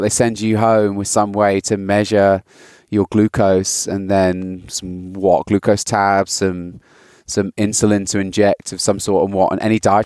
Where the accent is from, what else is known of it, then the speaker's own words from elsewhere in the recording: United Kingdom; I'm British and lacrosse is a game they play in posh schools for girls.